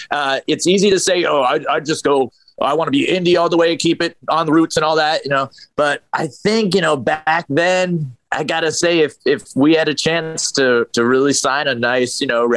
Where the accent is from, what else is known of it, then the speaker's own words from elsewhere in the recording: Portland, Maine, United States; he's from Portsmouth, New Hampshire, which is near my hometown, Portland, Maine.